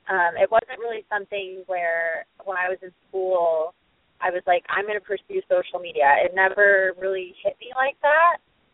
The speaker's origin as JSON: {"language": "English", "town": "San Diego", "region": "California", "country": "United States", "lives_now": "Seattle, United States", "said": "I'm from San Diego, but I went to college in Seattle, so I'm currently living in Seattle."}